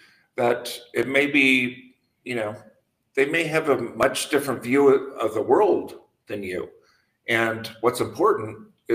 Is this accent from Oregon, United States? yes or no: no; Montana, United States; also born or lived in San Francisco; I moved here from San Francisco. I grew up in Montana on a ranch, you know, so I felt like a unicorn out in San Francisco.